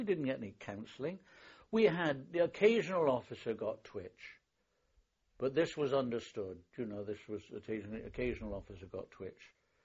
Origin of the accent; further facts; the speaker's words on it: Bristol, South West England, United Kingdom; I'm from Bristol